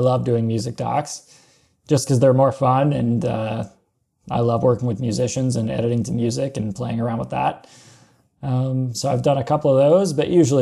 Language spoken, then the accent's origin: English; Canada; So we had some from US, I was from Canada, Vietnam, Nepal, all over.